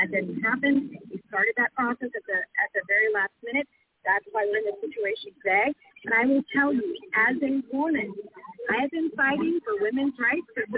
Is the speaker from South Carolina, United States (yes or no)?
yes; South Carolina, United States; And I come from South Carolina.